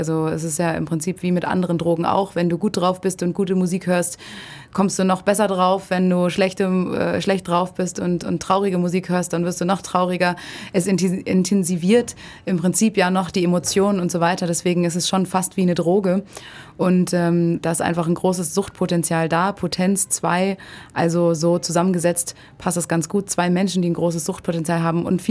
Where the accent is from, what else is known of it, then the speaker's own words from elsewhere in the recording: Berlin, Germany; born there; now in Ulm, Germany; Ich bin ursprünglich aus Berlin, auch gebürtige Berlinerin und habe jetzt den Weg schon vor 2 Jahren nach Ulm gefunden durch ein Engagement am Theater bei der Rocky Horror Show.